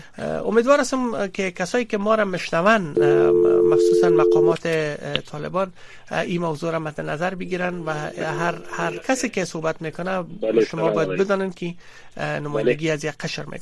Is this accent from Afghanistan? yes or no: yes; Afghanistan; به عنوان یک افغان هم را شما صحبت خود کردیم